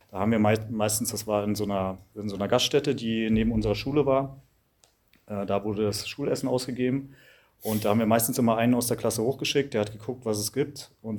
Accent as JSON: {"language": "German", "town": "East Berlin", "region": "Berlin", "country": "Germany", "said": "ich komme halt aus Ost-Berlin, ne? Und Ost-Berlin, DDR, war so organisiert"}